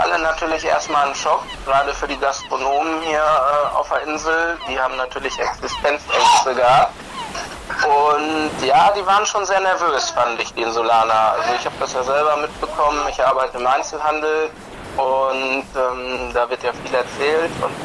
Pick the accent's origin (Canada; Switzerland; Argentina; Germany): Germany; North Rhine-Westphalia; now in Föhr, Germany; Richtig, ich komme aus Nordrhein-Westfalen, lebe jetzt aber knapp 3 Jahre hier auf Föhr.